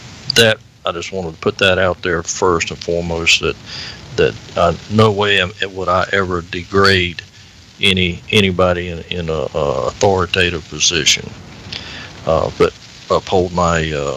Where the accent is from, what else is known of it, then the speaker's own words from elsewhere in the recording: United States; I'm Native American.